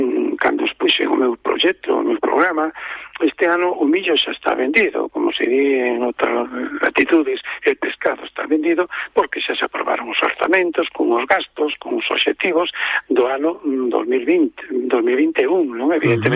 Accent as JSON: {"language": "Galician", "town": "Trasalba", "region": "Galicia", "country": "Spain", "tie": "born or raised there", "said": "porque primeiro eu son de Trasalva, non? E por lo tanto sei e coñezo tamén cales son os sentimentos da xente de Trasalva, do Concello de Amoiro."}